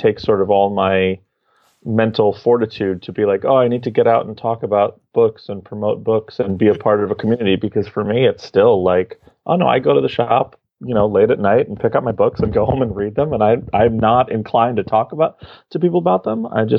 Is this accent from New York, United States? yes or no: yes; Manhattan, New York, United States; No, I'm from the city. I'm from Manhattan.